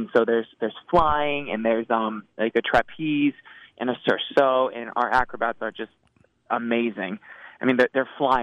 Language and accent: English; Rhode Island, United States; I grew up in the smallest state, Rhode Island.